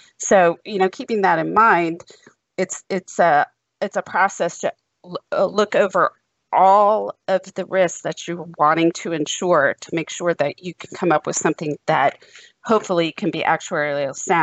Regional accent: Virginia, United States; now in Texas, United States; born and raised in Virginia, you would think. When I was on the East Coast, they thought I had a Southern accent. Now I get down here to Texas for the past, 14 years, and I'm not sounding so Southern anymore.

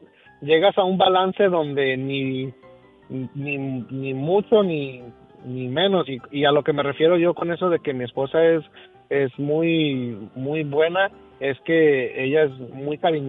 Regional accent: Jalisco, Mexico; acuérdese que yo soy de Jalisco y los de Jalisco mandan en silla de ruedas

